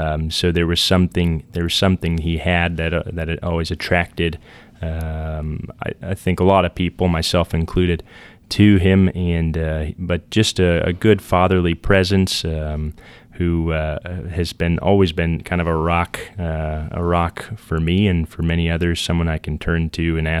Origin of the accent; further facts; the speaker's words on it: Lafayette, Indiana, United States; So I was born and raised in Lafayette, Indiana, raised a Catholic at St. Boniface Church, Catholic Church in Lafayette